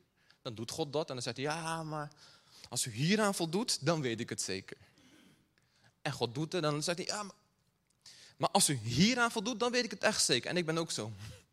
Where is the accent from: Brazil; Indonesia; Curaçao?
Brazil; toen ik jonger was en ik ben opgegroeid in Brazilië.